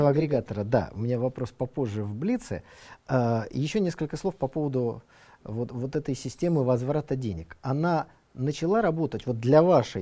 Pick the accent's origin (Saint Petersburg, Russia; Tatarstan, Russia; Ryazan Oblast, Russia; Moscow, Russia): Saint Petersburg, Russia; я помню, как петербуржец в конце декабря